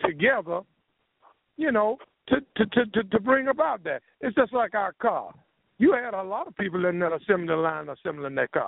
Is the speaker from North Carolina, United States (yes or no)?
yes; Durham, North Carolina, United States; Y'all have been some of the few people that encouraged me in my hometown, Durham, North Carolina.